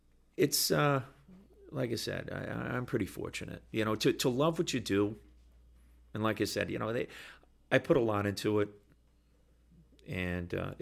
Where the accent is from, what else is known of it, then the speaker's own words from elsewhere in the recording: Wells, Maine, United States; 109 starts way down in Wells in my hometown.